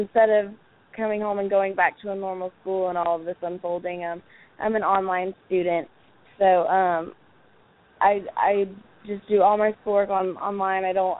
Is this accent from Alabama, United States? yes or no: yes; Orange Beach, Alabama, United States; I'm actually originally from Orange Beach, so.